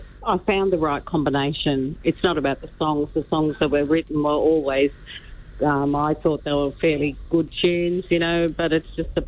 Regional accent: Borroloola, Northern Territory, Australia; I'm from Borroloola, Yanyuwa mob there, and Waterman west of Catherine.

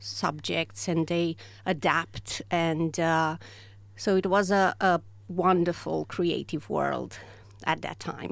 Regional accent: Romania; English is a second language; in Romania, where I'm from

